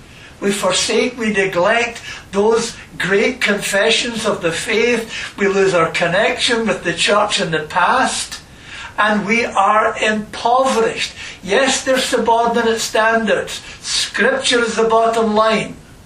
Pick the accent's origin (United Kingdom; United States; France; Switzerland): United Kingdom; born there; I'm British by birth, okay, that I am what I am.